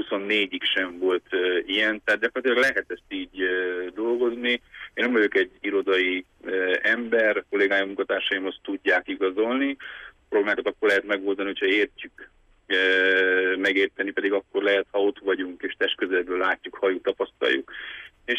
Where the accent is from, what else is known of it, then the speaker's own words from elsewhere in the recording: Transylvania, Romania; akkor ebből elég komoly problémáink származhatnak erdélyi magyarként. Én ugye 80-ban születtem